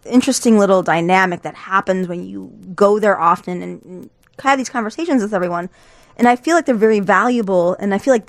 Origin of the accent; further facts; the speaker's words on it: Chicago, Illinois, United States; I am born and raised in Old Town, and then, you know, I moved away here and there, and then when I came back to Chicago permanently